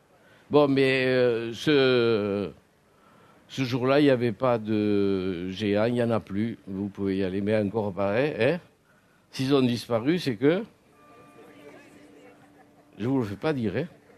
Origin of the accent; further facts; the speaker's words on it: Bagnères-de-Bigorre, Occitanie, France; Vous savez, moi, je suis de Bagnères du Bigorre